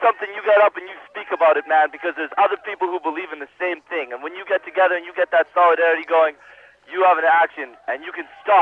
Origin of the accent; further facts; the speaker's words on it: Edmonton, Alberta, Canada; I'm from Edmonton.